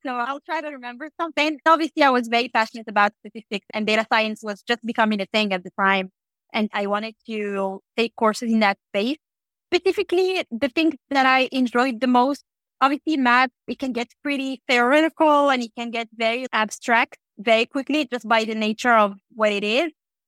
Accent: Paris, Île-de-France, France; also born or lived in Morocco; So I was born in Morocco, actually. I'm originally from Morocco. I grew up in Paris.

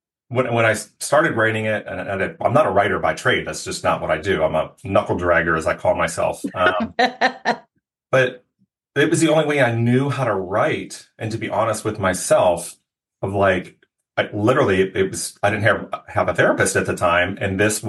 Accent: East Coast, United States; I grew up on the East Coast. I now live in California, in Pennsylvania and rural parts of both Pennsylvania and Virginia.

